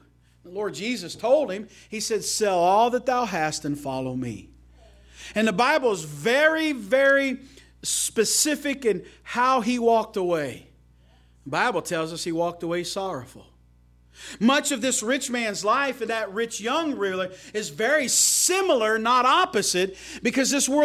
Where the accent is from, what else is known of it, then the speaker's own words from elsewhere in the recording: Paris, Illinois, United States; also born or lived in Terre Haute, Indiana; I'm a Hoosier by birth. Although I was raised in Paris, Illinois, I was born in Terre Haute, Indiana.